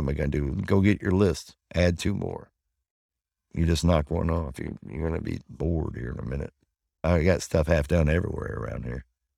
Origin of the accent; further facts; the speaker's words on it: Chicago, Illinois, United States; But I was some kid from Roll Route 2 in Chicago.